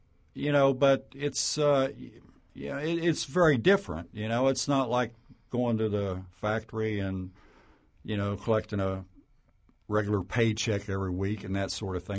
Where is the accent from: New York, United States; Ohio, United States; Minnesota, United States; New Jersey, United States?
Ohio, United States; Knockemstiff; Well, the title was pretty easy because I grew up in Knock 'em Stiff.